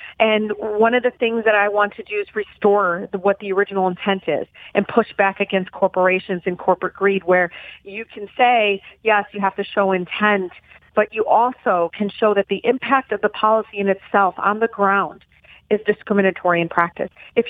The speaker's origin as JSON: {"language": "English", "country": "United States", "said": "I'm an American, and so much of who I am represents the fact that we are a unique country."}